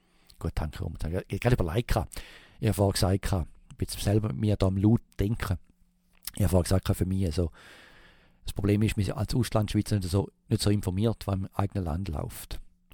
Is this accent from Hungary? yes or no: no; Switzerland; now in United States; Also ich fühle mich nach wie vor als Schweizer und auch wenn ich jetzt Amerikaner werde, dann bin ich im Urblut immer noch Schweizer